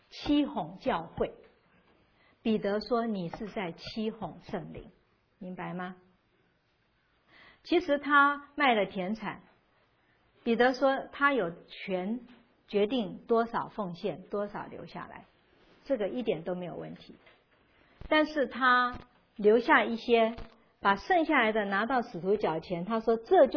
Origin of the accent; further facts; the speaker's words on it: China; 我们中国人最喜欢的塞一个红包，私下塞一下，赶快拿